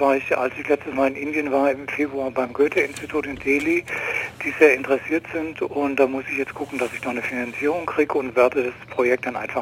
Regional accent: Ulm, Baden-Württemberg, Germany; born there; Ja, ja, ich bin hier in Ulm geboren

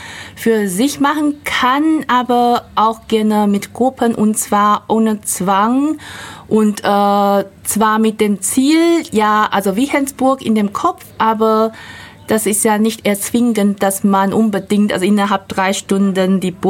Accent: Taiwan; German is a second language; also born or lived in Bonn; now in Germany; ich komme ja ursprünglich aus Taiwan und bin eigentlich Rheinländerin sozusagen, weil ich habe ja in Bonn sehr lange Zeit gelebt und gearbeitet.

